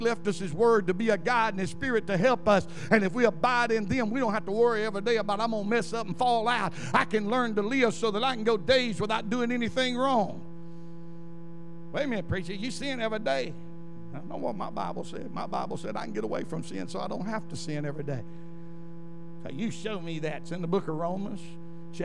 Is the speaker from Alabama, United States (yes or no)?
yes; Alabama, United States; I said, oh, I'm from Alabama. I'm just a guy from Alabama. You know I ain't from around here.